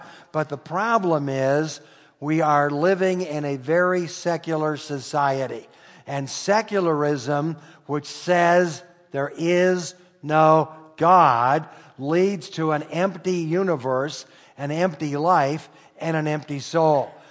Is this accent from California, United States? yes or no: no; Detroit, Michigan, United States; I grew up in Detroit. Now, the nice thing about Detroit is people know they're lost.